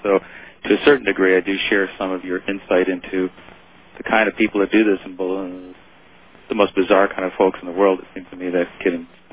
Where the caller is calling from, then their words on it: Maui, Hawaii, United States; I'm calling from Maui